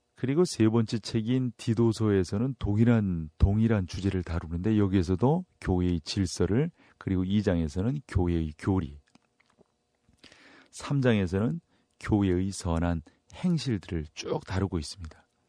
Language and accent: Korean; Hwaseong, Gyeonggi Province, South Korea; 사실 제가 자란 고향은 그 경기도 화성인데요.